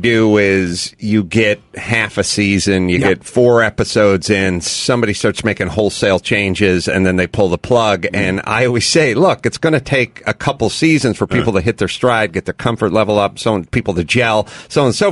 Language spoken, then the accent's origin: English; North Hollywood, California, United States; I'm from North Hollywood.